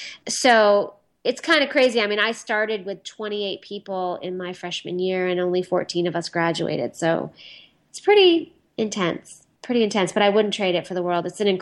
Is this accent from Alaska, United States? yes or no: no; New York, United States; You know, I really love New York. I'm a New Yorker for sure. I mean, I lived upstate and I lived right in the city and I love New York.